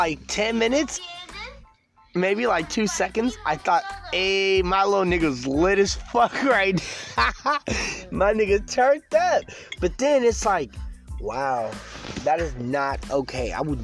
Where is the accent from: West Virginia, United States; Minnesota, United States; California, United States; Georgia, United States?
California, United States; Oakland; I'm from East Oakland.